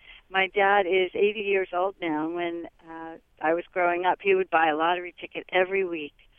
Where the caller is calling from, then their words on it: Montvale, New Jersey, United States; Hi, Montvale, New Jersey.